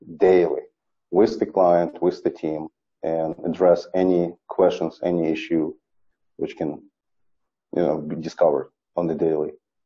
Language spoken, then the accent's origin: English; Ukraine; English is a second language; moved away as an adult; now in United States; I am from Ukraine.